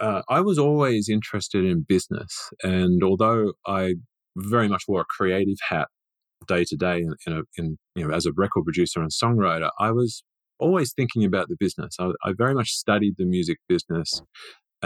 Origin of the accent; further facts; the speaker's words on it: Australia; also born or lived in New York; now in United States; I was born in New York, but my family were from England and we moved back to Australia when I was very young. Now, growing up in Australia, it was a small town and I went to a humble high school.